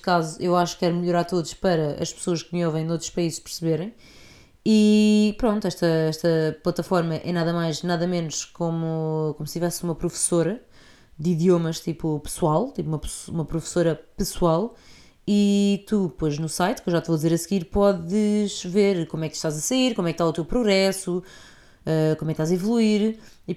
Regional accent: Porto, Portugal; born there; o Porto foi onde eu nasci e fico mesmo feliz por sentir que o pessoal do Porto me ouve.

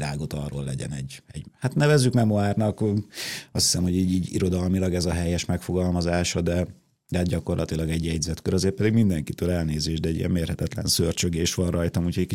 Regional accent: Szabolcs-Szatmár-Bereg, Hungary; born there; Szatmár, most már Vármegye, de annak idején az még megye volt.

